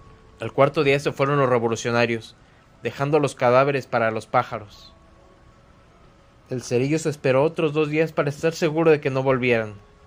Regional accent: Mexico; llevándose consigo un pedazo de nuestra historia como mexicanos

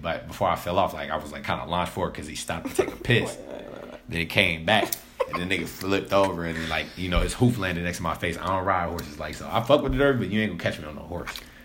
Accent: Compton, California, United States; Like growing up in Compton, I grew up in a park called Richland Farms

